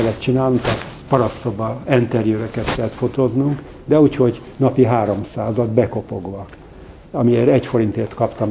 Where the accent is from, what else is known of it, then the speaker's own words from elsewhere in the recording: Budapest, Hungary; Igen, pesti, budai vagyok, nem pesti, igen.